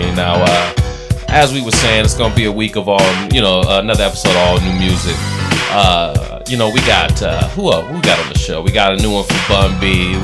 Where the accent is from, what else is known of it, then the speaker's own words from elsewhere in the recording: Midwest, United States; And I'm from the Midwest